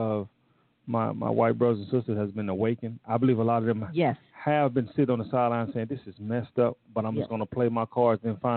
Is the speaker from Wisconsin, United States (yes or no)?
no; Fort Worth, Texas, United States; I remember years ago, I'm from Fort Worth, Texas.